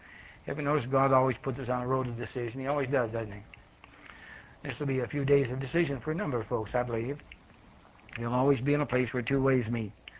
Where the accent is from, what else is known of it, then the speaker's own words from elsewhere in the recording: Pennsylvania, United States; Now, I'm really not a Southern. I'm a Yankee. I'm from Pennsylvania.